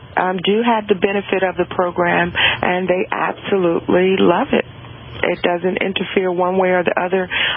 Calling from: South Carolina, United States; I'm calling from South Carolina, and I am calling about rewarding the children for grade.

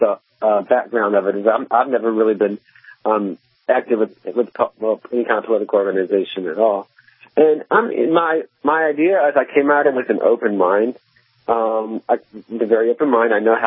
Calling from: Virginia, United States; Hey, I didn't hear where you said I was calling from. I was calling from Virginia.

